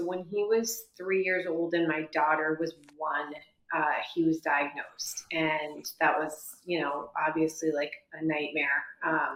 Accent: Massachusetts, United States; now in New York, United States; Massachusetts, so my husband and I went to college together, and then after college moved to New York.

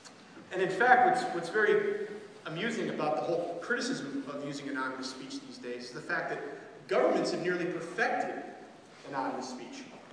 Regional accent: United States; I'm also an American.

